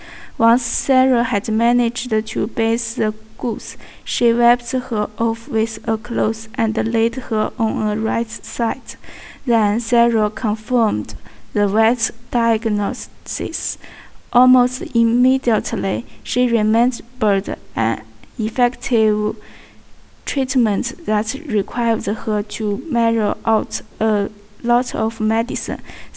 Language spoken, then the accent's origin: English; Urumqi, Xinjiang, China; English is a second language; Today, I would introduce my hometown to you. My hometown is in Xinjiang, Urumqi. It is in the northwest of China.